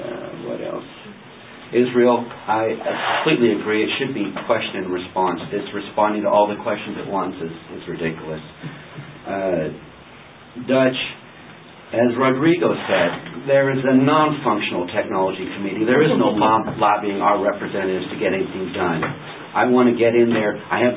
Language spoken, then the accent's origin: English; Iraq; now in United States; You know I'm an immigrant. You know I'm from Iraq.